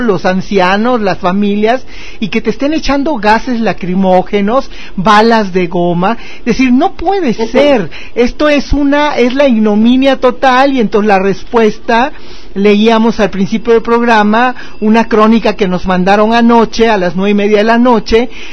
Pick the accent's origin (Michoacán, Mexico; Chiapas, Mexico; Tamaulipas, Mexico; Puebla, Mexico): Chiapas, Mexico; yo soy chiapaneca y estuve recientemente en mi tierra